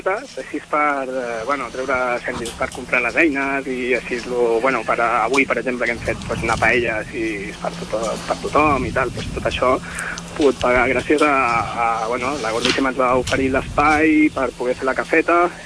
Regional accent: Barcelona, Catalonia, Spain; jo soc de Sant Andreu de tota la vida i quan era petit

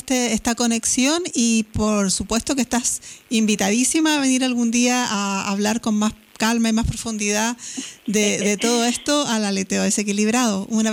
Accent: Chile; Somos súper admiradoras de la lucha que están haciendo en Bolivia, y yo como chilena, como latinoamericana

